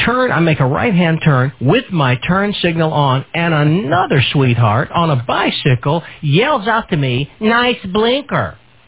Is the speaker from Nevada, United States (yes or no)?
no; St. Louis, Missouri, United States; now in Wildwood, United States; My hometown is St. Louis.